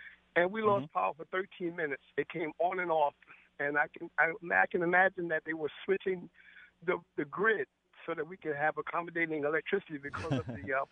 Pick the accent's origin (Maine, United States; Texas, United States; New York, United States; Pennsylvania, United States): New York, United States; We have it in New York. When I came from New York, we have it.